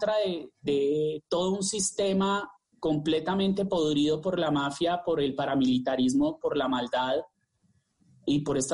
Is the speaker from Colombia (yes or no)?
yes; Colombia; somos alegres, somos honestos, el colombiano es honesto